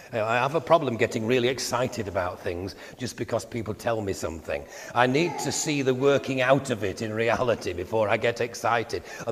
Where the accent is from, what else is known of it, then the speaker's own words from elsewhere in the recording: Yorkshire and the Humber, United Kingdom; And so I'm glad I was born in Yorkshire. And I think people can tell that I come from Yorkshire.